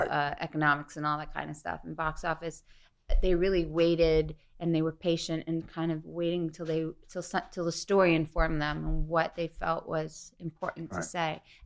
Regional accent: Syosset, New York, United States; And so I was from Syosset, but there were too many syllables in that, so he changed it to Hicksville.

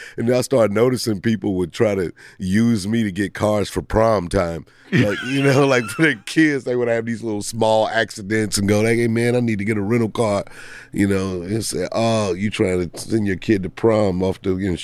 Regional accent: St. Louis, Missouri, United States; Because, like, again, I grew up in St. Louis, and you would only see people on television.

